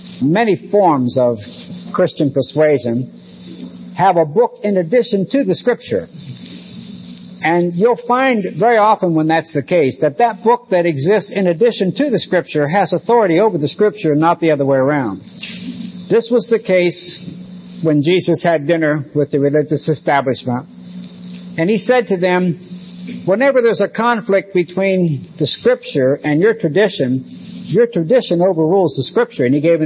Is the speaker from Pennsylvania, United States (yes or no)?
yes; Pennsylvania, United States; The little church I grew up in Western Pennsylvania had a little blue book.